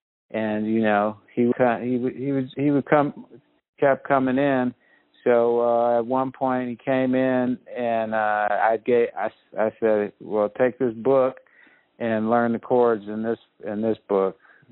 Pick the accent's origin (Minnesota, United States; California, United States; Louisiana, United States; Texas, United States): California, United States; the experience of reality of growing up in South Central. And one of my first images was the military with guns in South Central in my neighborhood, like right down the street from me.